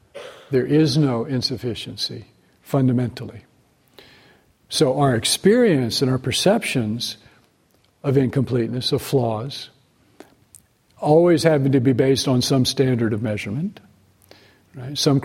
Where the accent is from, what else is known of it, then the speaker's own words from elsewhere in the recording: the South, United States; in my own growing up in the South and growing up during, you know, being born in the 50s, growing up in the 60s, civil rights